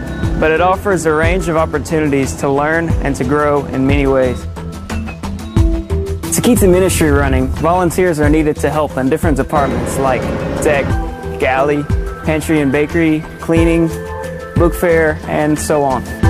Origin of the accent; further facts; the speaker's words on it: United States; I'm from the United States. I'm 20 years old, and I work in the engine department of the MV Logos Hope.